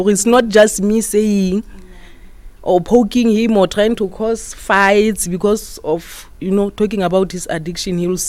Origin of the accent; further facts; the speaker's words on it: Rustenburg, North West, South Africa; I'm from South Africa, Rustenburg.